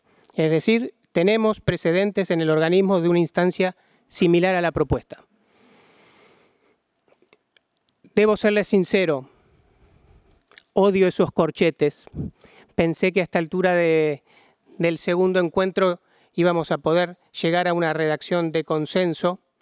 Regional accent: Argentina; La protección del consumidor, diríamos en mi país, no nació de un repollo

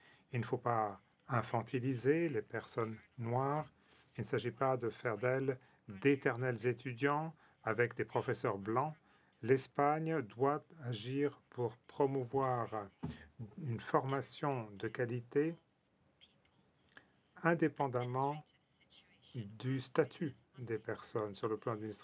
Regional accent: DR Congo; Je suis originaire du Congo.

